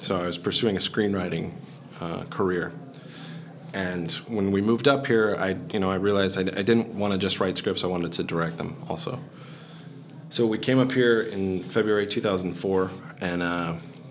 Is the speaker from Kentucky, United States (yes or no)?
no; Wisconsin, United States; also born or lived in Great Barrington, United States; I was born in Massachusetts, Great Barrington. And then I moved when I was about, two or three to Wisconsin. And I lived in Wisconsin in several towns.